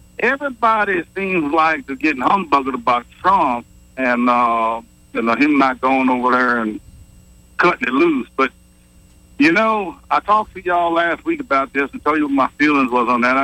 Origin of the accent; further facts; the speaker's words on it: Louisiana, United States; I come from Southeast Louisiana. We get normal rainstorms that look like a typhoon.